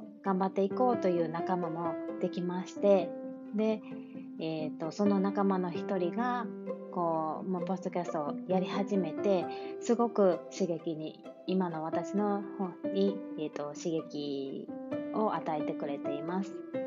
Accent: Kansai, Japan; accent: Kansai; also born or lived in Kobe / Australia; も関西、神戸に住んでおりました。私は時々こう喋っていると、熱が入ってくるとやっぱり関西弁が出てしまいます。そして、熱が入っていなくてもイントネーションが関西弁、関西だと思いますので

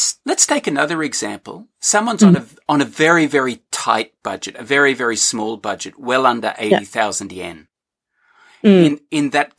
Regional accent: Australia; like I'm from Australia, 20 square meters is pretty small.

